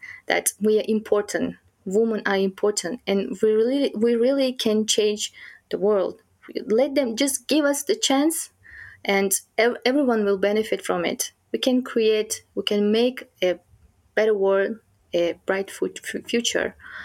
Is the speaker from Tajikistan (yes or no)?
yes; Tajikistan; English is a second language; oh my God, I came from Tajikistan, and they might will think that I'm kind of not well educated, or maybe young, like, you know, as a girl.